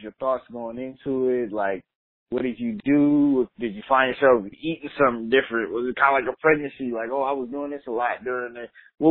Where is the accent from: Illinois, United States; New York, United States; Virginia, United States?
New York, United States; Man, curry chicken. I'm from New York. There's a lot of Jamaicans in New York, man.